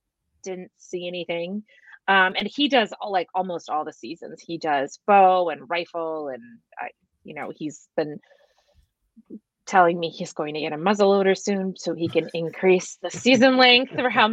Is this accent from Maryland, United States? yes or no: yes; Maryland, United States; I'm originally from the East Coast of Maryland, so I remember going deep sea fishing